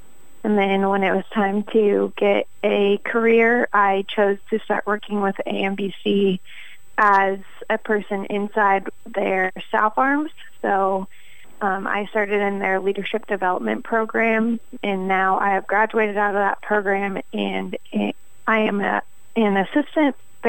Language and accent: English; Johnstown, Ohio, United States; moved away as an adult; now in Audubon, United States; I am originally from Johnstown, Ohio. I moved out to Audubon, Iowa for my career path in swine.